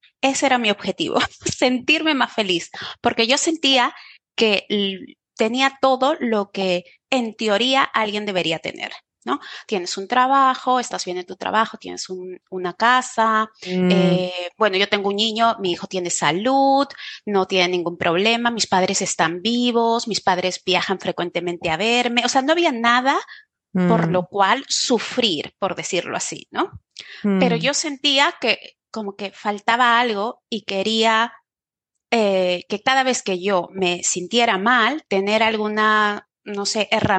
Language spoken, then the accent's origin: Spanish; Peru; es una chica de Perú que decidió en un momento dado, cuando terminó la universidad a los 24, 25 años, que quería viajar